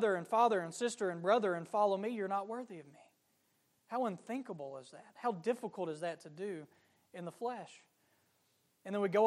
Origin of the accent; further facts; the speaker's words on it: Arkansas, United States; I'm from Arkansas, so I've never seen much snow at one time.